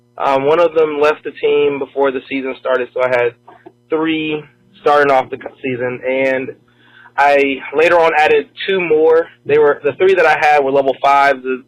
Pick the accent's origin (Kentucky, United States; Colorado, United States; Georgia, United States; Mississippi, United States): Georgia, United States; Atlanta; because I was born and raised in Atlanta, but after being down here for a couple of years